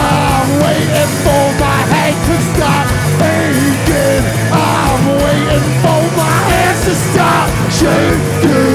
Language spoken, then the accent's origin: English; Wilmington, Delaware, United States; we're from Wilmington, Delaware.